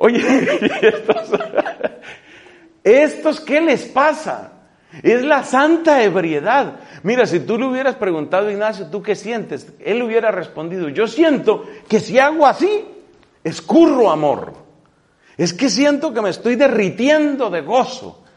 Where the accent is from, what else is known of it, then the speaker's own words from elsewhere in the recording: Colombia; precisamente en mi país, en Colombia, Cartagena de Indias